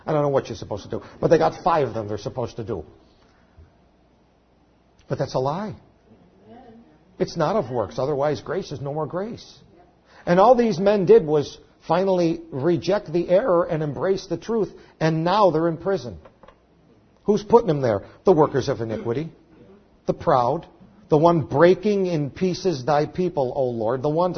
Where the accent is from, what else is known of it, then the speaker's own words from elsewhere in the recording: United States; We don't understand it. We're American Christians. We have no idea what persecution is.